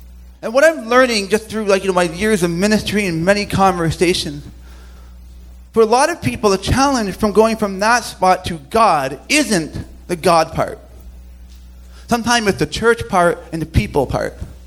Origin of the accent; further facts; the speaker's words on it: Toronto, Ontario, Canada; although I was, you know, born and raised in Toronto.